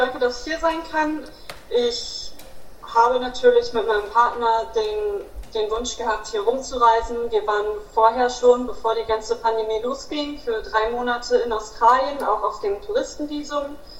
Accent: Hanover, Lower Saxony, Germany; wir wohnen in der Stadt, wir kommen aus Hannover in Niedersachsen und mein Bruder und meine Mutter wohnen zusammen in einer Zwei-Zimmer-Wohnung.

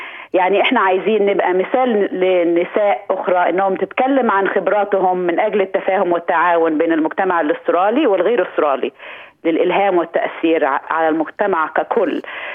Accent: Cairo, Cairo Governorate, Egypt; now in Canberra, Australia; قبل كامبرا أنا جيت من القاهرة، فكان في معاناة جامدة إن كمصرية جاية من القاهرة وعندي عيلة كبيرة وجيت على مدينة من المدن الصغيرة بتوع أستراليا

